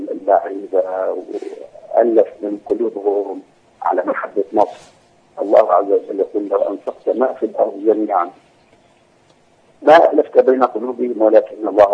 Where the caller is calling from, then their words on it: Bahrain; وانا متابع ليه من البحرين.